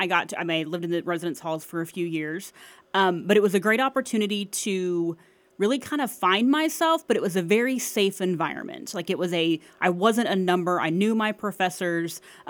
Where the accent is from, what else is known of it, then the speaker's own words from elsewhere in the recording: Lawton, Oklahoma, United States; So I grew up in Lawton, so Cameron was always here